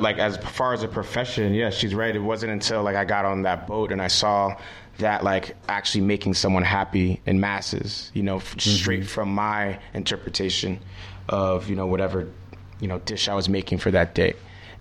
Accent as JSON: {"language": "English", "town": "New York City", "region": "New York", "country": "United States", "tie": "born or raised there", "said": "because growing up in New York City, your parents are working a lot all the time."}